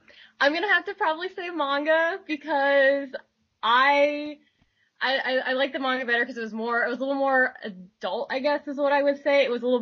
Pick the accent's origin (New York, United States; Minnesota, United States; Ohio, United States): Ohio, United States; Well, I am from Ohio.